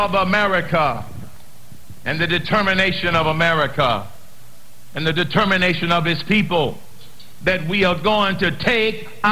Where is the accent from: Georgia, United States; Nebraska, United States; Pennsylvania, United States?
Georgia, United States; Atlanta; You know, many of you know that I grew up right here in Atlanta, Georgia. Right here in Atlanta, Georgia. I stand in the shadows of my upbringing.